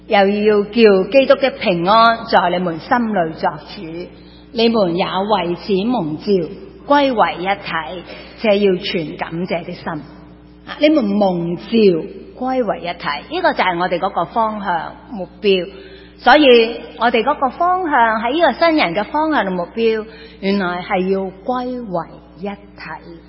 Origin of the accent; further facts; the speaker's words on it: China; 我们中国人都懂讲，一样米养白羊人嘛